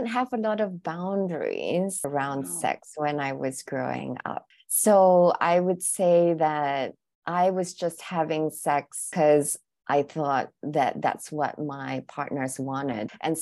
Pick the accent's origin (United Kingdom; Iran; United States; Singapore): Singapore; now in Hong Kong; I'm originally from Singapore, but I've lived in Hong Kong for over 15 years. So I guess this is home now.